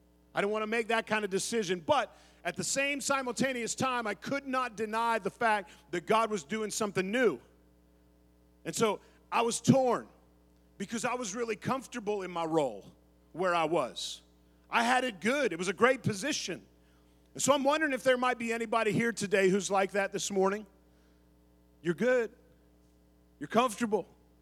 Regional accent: Pittsburgh, Pennsylvania, United States; We both born and raised in Pittsburgh. We grew up. She's the east side. I grew up Beaver County with Ben.

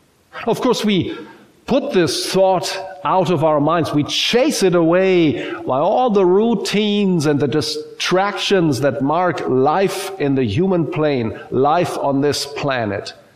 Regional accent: Germany; born there; English is a second language; I was born in Germany, and so English is not my native language.

